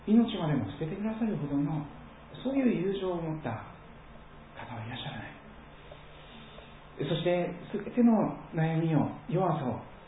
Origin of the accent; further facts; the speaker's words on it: Kochi, Japan; accent: Tosa dialect; moved away; 高知を長く離れておりましたのでなかなか土佐弁が出てこない。